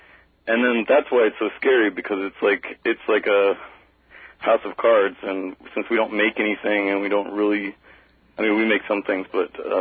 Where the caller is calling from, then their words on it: Columbus, Ohio, United States; Columbus, Ohio.